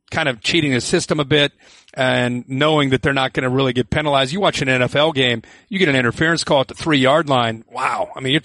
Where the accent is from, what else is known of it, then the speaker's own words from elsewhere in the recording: Ohio, United States; Growing up in Ohio, I am a passionate, blinded Reds fan.